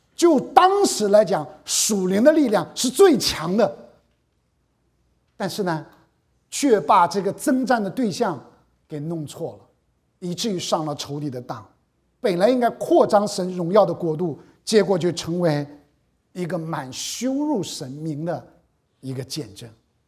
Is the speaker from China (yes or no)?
yes; North China, China; 那再加上我们是北方人，你知道北方人基本上吃的是白白胖胖的